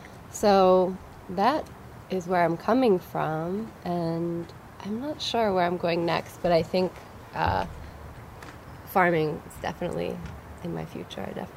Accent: Connecticut, United States; also born or lived in New York; I am from Connecticut originally. And I was living in New York for about 8 years doing urban farming, urban gardening.

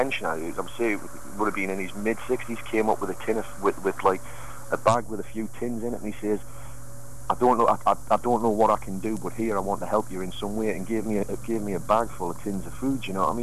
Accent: Bristol, South West England, United Kingdom; when in actual fact we're ordinary people from Bristol, we're taxpayers

